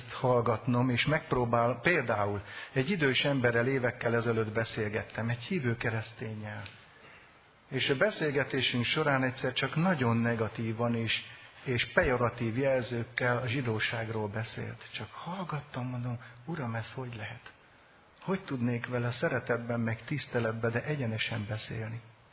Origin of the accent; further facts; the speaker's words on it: Hungary; én a nem zsidó törzsek közül, mondhatni így a pogányok közül, magyar vagyok. És örülök, hogy az vagyok, szeretem.